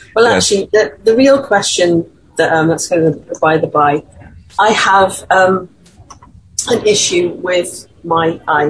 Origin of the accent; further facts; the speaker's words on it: Wales, United Kingdom; I'm from Wales again.